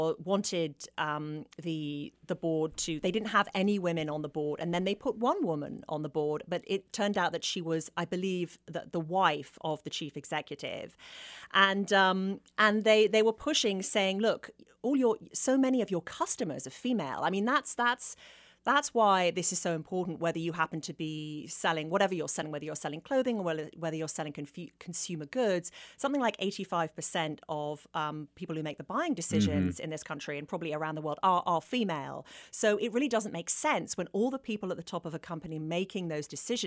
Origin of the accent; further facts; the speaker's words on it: United Kingdom; And I often joke that, you know, being British and female is a double whammy